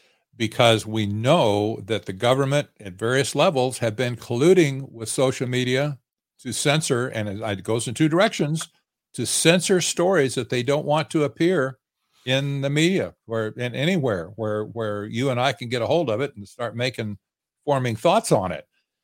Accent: Arizona, United States; I'm from Arizona, if everybody doesn't know that.

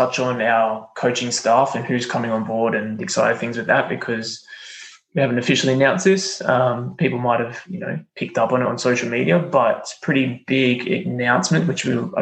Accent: Queanbeyan, New South Wales, Australia; we're from Canberra or Queanbeyan in New South Wales originally.

